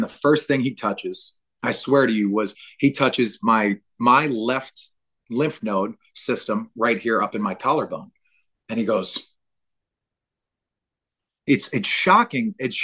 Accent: New Orleans, Louisiana, United States; It's the craziest thing is that I'm from New Orleans.

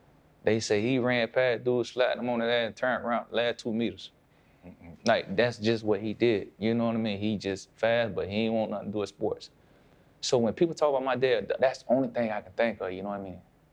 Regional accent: Palm Beach, Florida, United States; I know he's from the Mark, I'm from Palm Beach. We share a tie.

